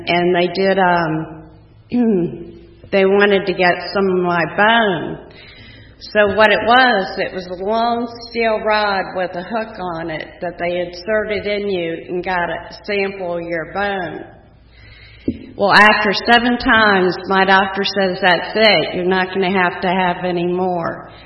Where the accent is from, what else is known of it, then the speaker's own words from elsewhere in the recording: Abington, Maryland, United States; I was brought up in Abington, Maryland, and it was a very, very small town.